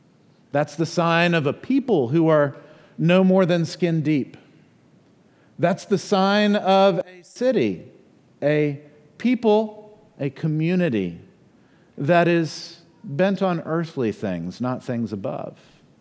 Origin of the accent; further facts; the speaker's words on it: Miami, Florida, United States; That's a word that hits home. I grew up in Miami